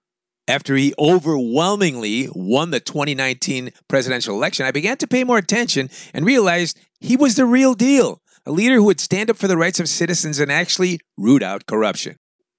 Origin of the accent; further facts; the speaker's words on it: Los Angeles, California, United States; I kept meeting people at various Salvadorian cultural events in my hometown of Los Angeles, USA.